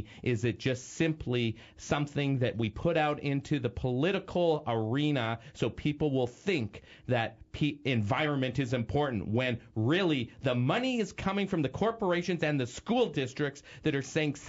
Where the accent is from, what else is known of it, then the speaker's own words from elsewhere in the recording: Winnipeg, Manitoba, Canada; moved away as an adult; now in United States; he has the same accent as I do when he says out and about, as he's from Montreal and I'm from Winnipeg